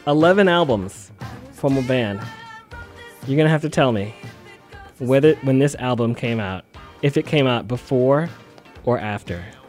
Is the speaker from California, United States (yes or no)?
yes; California, United States; I said San Rafael, California because I'm from the Bay Area and that's how we do.